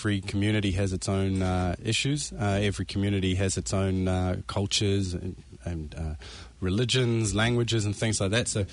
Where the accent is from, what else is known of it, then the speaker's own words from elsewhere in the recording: New Zealand; I grew up in New Zealand and I went to school here